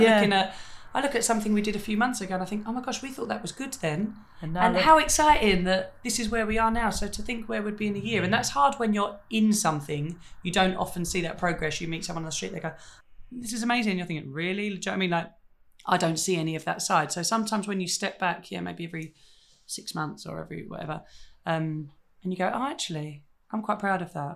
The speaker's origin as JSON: {"language": "English", "country": "United Kingdom", "said": "I don't know if it's being British or being."}